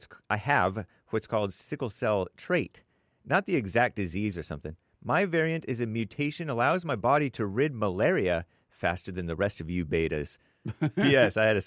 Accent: Canada; Though I'm Canadian, happy White History Month. Though I'm brown.

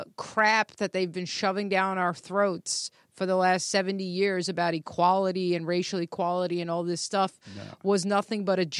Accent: New York, United States; I'm a New Yorker, so that's just like drinking water for us, you know?

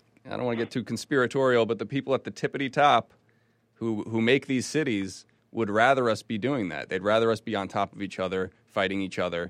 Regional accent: New Jersey, United States; I'm from New Jersey. It's the most congested state in the United States.

